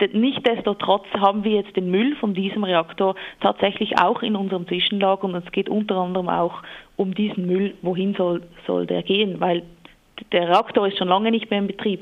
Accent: Switzerland; welcher Preis wollen wir als Schweizer da mitzahlen

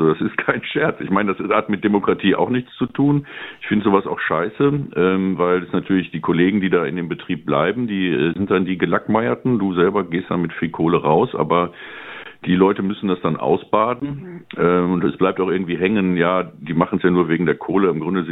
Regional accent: Cologne, North Rhine-Westphalia, Germany; Wir kommen aus Köln.

